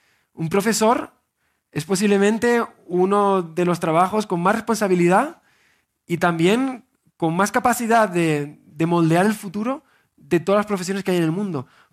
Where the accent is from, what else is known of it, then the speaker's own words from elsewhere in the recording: Spain; pues vengo desde España a Barranquilla